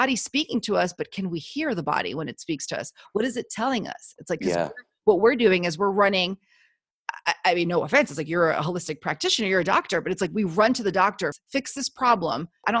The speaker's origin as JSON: {"language": "English", "country": "Argentina", "said": "I'm originally from Argentina."}